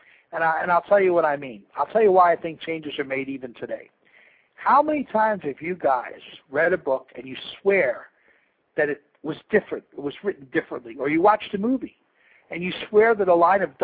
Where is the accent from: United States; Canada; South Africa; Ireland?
United States; New York; I grew up on Long Island. You know, I lived in a block where there were a lot of former government people and, you know, ex-military.